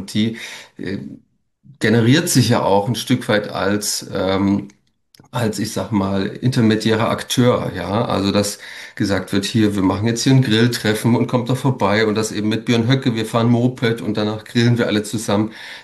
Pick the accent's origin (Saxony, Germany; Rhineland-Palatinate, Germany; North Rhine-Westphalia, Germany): Saxony, Germany; accent: Saxon; ich musste mir meinen sächsischen Akzent auch hart abtrainieren. Das war, ne, manchmal kommt das auch ein bisschen als Klangfarbe noch durch.